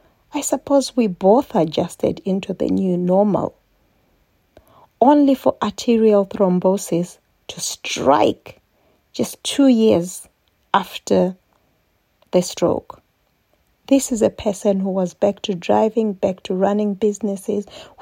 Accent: Bulawayo, Zimbabwe; in my hometown of Bulawayo, Zimbabwe, the second largest city in Zimbabwe

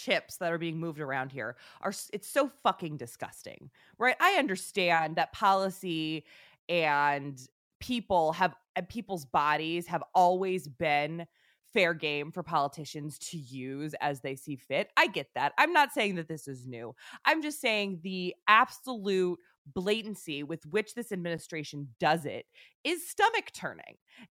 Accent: Santa Monica, California, United States; I'm from Santa Monica, California.

